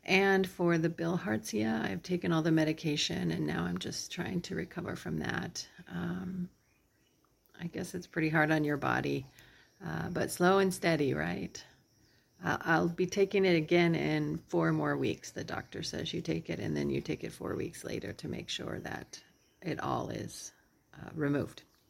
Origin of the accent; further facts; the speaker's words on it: New Mexico, United States; And I put the death sauce on there and it was not hot because I'm from New Mexico.